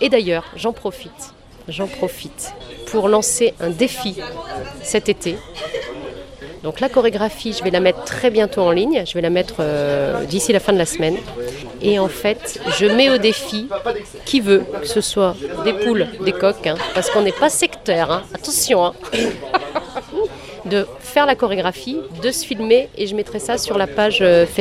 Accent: Quimper, Brittany, France; Ouais, je suis née à Quimper. J'ai toute ma famille à Brest.

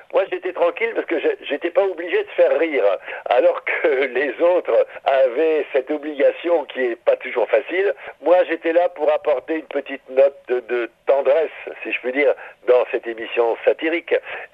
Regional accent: Hauts-de-France, France; Oui, je suis un ch'ti de pure souche, pas de père et mère, et très attaché à ma région

